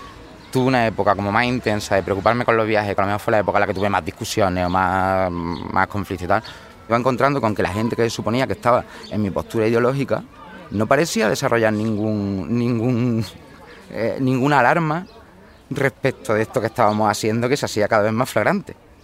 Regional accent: Córdoba, Andalusia, Spain; born there; nací en Córdoba en el 1986.

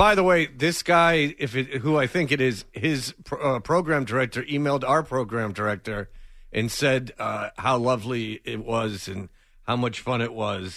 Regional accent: Pittsburgh, Pennsylvania, United States; born there; I was born in Pittsburgh.

